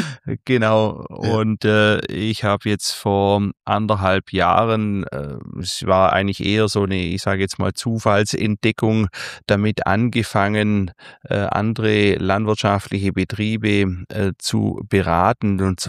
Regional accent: Ravensburg, Baden-Württemberg, Germany; Ich komme aus Ravensburg, aus der Nähe von Ravensburg am Bodensee unten. Also man kann dort tatsächlich sehr schön wohnen, ja, Urlaubsregion.

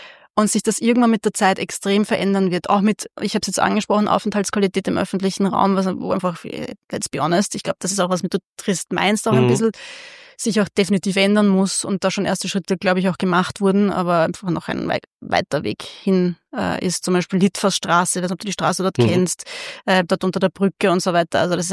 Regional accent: Vienna, Austria; Ich bin ja eigentlich in Margareten aufgewachsen. Ich habe, ich glaube, 22 Jahre oder so in Margareten gelebt.

